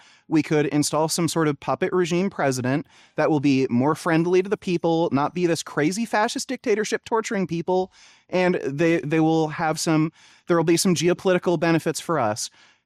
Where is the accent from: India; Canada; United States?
Canada; I'm Canadian.